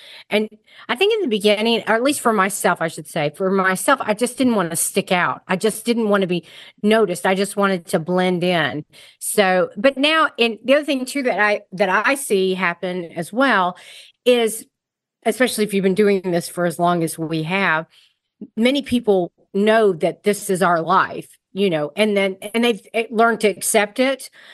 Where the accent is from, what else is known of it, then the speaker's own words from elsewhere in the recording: the South, United States; I was raised in the South. In the South. And so it was very important for women to look a certain way.